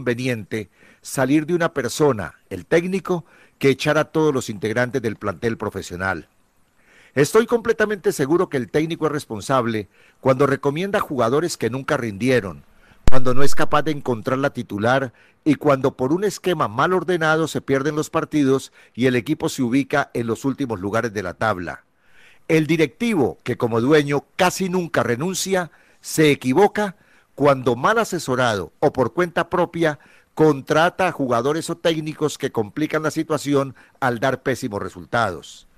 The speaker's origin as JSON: {"language": "Spanish", "country": "Colombia", "said": "que muy pocas veces registra noticias positivas de nosotros como colombianos."}